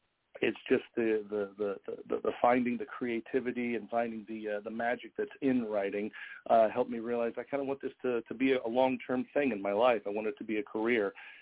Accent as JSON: {"language": "English", "region": "Ohio", "country": "United States", "tie": "born or raised there", "said": "I'm originally a Buckeye. I'm originally from Ohio, and I grew up on 5 acres out in the country."}